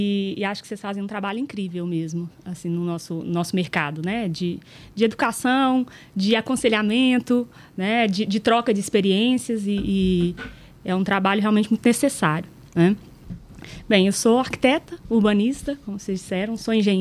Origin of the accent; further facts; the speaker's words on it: Itaúna, Minas Gerais, Brazil; now in Belo Horizonte, Brazil; Eu venho de Itaúna, que é uma cidade próxima daqui, né? Me mudei para Belo Horizonte para poder estagiar no final ali do meu curso